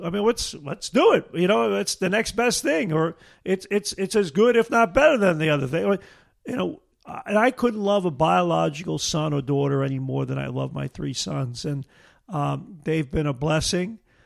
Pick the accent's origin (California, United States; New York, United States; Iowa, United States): New York, United States; Brooklyn; My growing up in Brooklyn and playing and coaching, my life has been a cultural mosaic and something I celebrate.